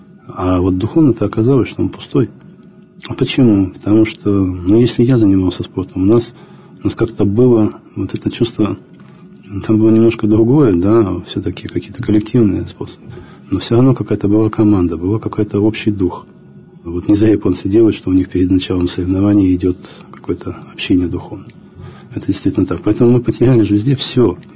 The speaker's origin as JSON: {"language": "Russian", "country": "Uzbekistan", "tie": "born or raised there", "said": "я вырос в Узбекистане, очень много лет там прожил."}